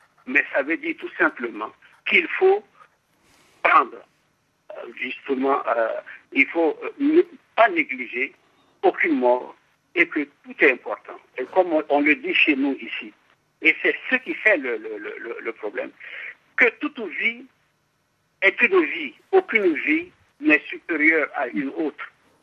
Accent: Mali; Et en tant que Malien, je sais de quoi je parle

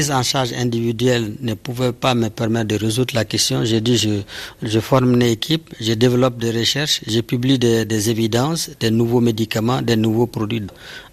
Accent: Manteuru, Mopti, Mali; Je viens du pays d'Ogon, d'un petit village qui s'appelle Manteuru, à peu près à 1000 km de Bamako.

